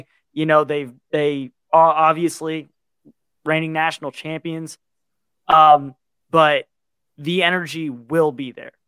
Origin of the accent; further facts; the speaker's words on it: Virginia, United States; When I got to South Carolina, you know, I'm from Virginia, didn't have an attachment to the university until I came.